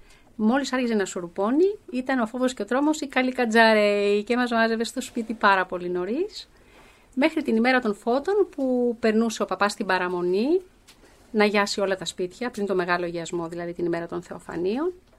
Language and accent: Greek; Epirus, Greece; born there; Από τον νομό Άρτας, εκεί έχω γεννηθεί.